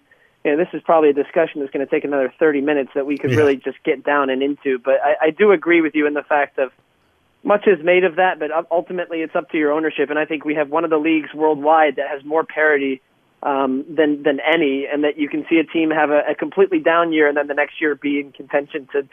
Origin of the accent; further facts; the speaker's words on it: Houston, Texas, United States; And when I grew up in Houston, we didn't have the Dynamo.